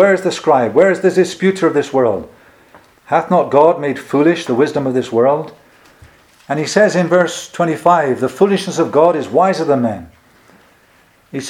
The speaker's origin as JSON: {"language": "English", "region": "England", "country": "United Kingdom", "said": "I'm an Englishman, and an Englishman is usually very poor at learning languages, and we talk in English easily."}